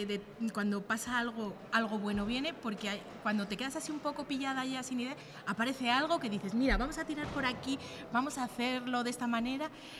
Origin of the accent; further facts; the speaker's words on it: Salamanca, Castile and León, Spain; nos hemos ido dando cuenta de la cantidad de cosas que no conocíamos siendo salmantina, Charra.